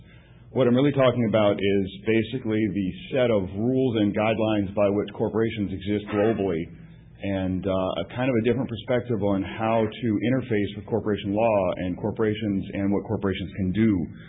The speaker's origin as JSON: {"language": "English", "region": "Washington", "country": "United States", "said": "But it doesn't count because I'm from Washington State, so it's like 8 o'clock."}